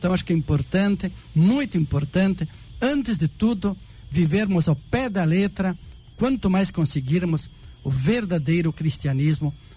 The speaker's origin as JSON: {"language": "Portuguese", "region": "Rio Grande do Sul", "country": "Brazil", "tie": "born or raised there", "said": "Bem, quando eu era criança, lá no Rio Grande, né, estudei português, né?"}